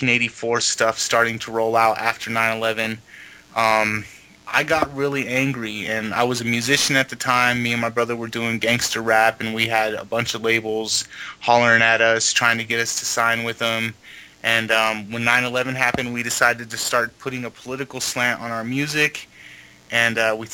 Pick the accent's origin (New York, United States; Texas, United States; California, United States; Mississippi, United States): California, United States; Los Angeles; also born or lived in West Coast; We grew up out on the West Coast. A large part of our childhood was in Los Angeles